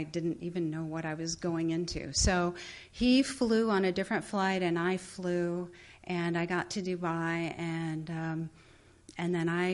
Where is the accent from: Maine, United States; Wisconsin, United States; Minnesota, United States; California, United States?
California, United States; I'm from California, and I never knew my father growing up for a variety of reasons.